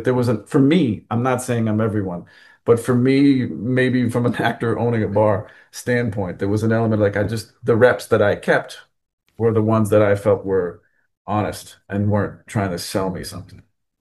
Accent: Quebec, Canada; because I'm from the French part of Canada.

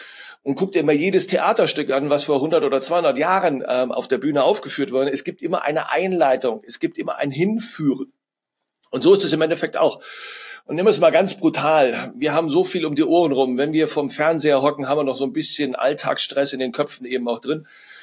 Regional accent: Cologne, North Rhine-Westphalia, Germany; ich komme aus Köln

